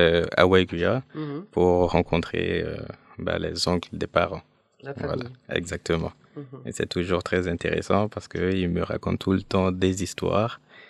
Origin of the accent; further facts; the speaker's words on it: Ouagadougou, Centre, Burkina Faso; born there; je suis né à Ouagadougou, donc c'est la capitale. Mais par contre, mes parents, ils viennent de Waiguya